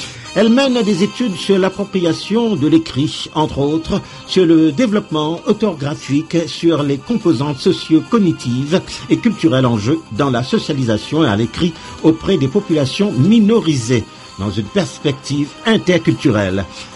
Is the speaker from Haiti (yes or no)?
no; Canada; C'est un mois qui a démarré ici, chez nous, au Canada